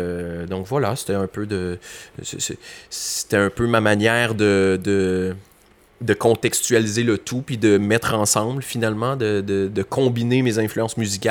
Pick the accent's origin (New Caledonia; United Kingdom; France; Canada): Canada; Quebec; je suis québécois, je suis francophone